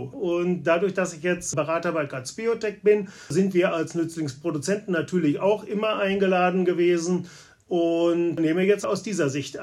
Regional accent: Hesse, Germany; Nordhessen und habe zuvor 25 Jahre lang als Meistertechniker in verschiedenen Produktionsbetrieben in meiner Heimat gearbeitet

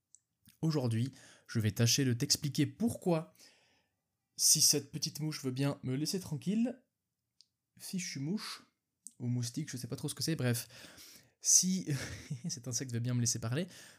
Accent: Switzerland; je l'ai déjà dit dans ce podcast, mais je suis suisse

